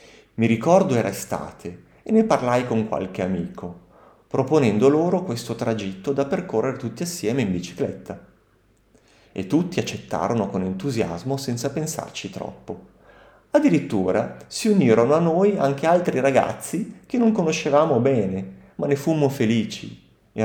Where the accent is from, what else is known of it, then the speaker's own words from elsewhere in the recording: San Giacomo, Liguria, Italy; sono cresciuto in Liguria, nelle colline sopra Ventimiglia, nella piccola località di San Giacomo, a circa 350 metri sopra il livello del mare.